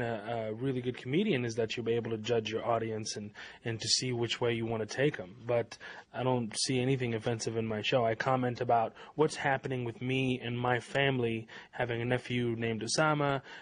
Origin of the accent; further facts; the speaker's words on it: United States; The fact is that we're from the States.